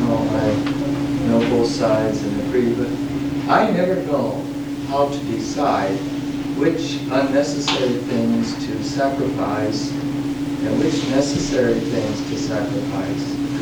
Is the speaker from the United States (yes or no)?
yes; United States; But I, as an American, have a problem with all that other stuff I can't say I need.